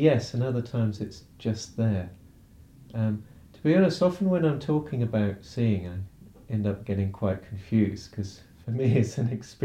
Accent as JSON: {"language": "English", "town": "Lowestoft", "region": "East of England", "country": "United Kingdom", "said": "And when I first met him and he discovered I was also from Lowestoft, he was completely amazed by this fact."}